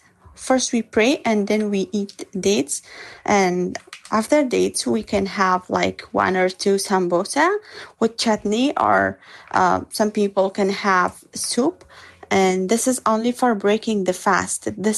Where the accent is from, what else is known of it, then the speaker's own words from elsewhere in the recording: Afghanistan; We are from Afghanistan